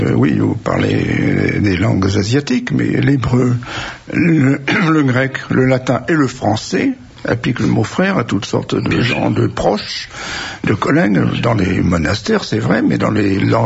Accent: Saint-Quentin, Hauts-de-France, France; Je suis méridional, moi. Je suis de Saint-Quentin dans l'Aine.

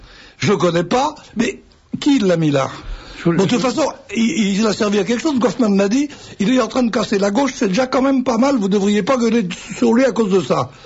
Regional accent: France; je suis Français.

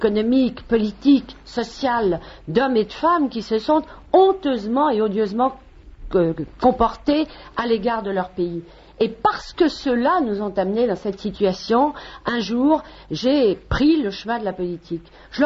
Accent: Paris, Île-de-France, France; Moi, je suis parisienne. Je ne suis pas du Pays Basque, mais je suis parisienne. Donc, cette ville est ma ville.

